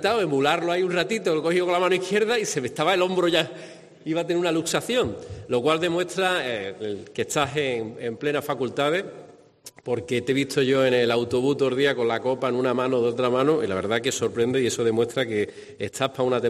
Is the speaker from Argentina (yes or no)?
no; Andalusia, Spain; representa también una parte de nuestros valores como andaluz.